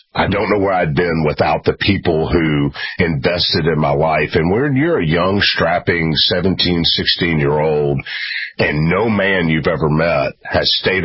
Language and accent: English; Memphis, Tennessee, United States; I grew up in Memphis.